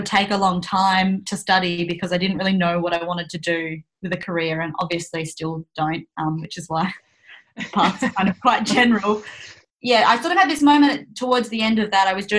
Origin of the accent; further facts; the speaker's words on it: Fremantle, Western Australia, Australia; I'm a Belgu woman. My family are from the Pilbara region of Western Australia. I grew up on Noongar country though in Fremantle, and I'm actually back here at the moment for coronavirus lockdown.